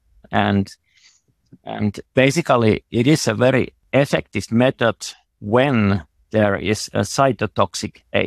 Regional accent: Turku, Southwest Finland, Finland; English is a second language; I'm a statistician and I come from Finland in Turku, so southwest Finland, or 50 kilometers from Helsinki.

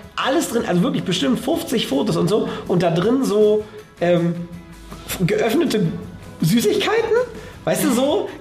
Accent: Northern Germany, Germany; ich bin ja aus Norddeutschland.

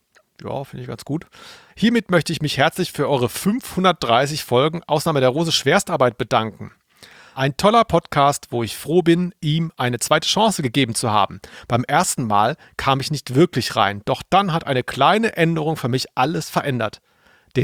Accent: Cologne, North Rhine-Westphalia, Germany

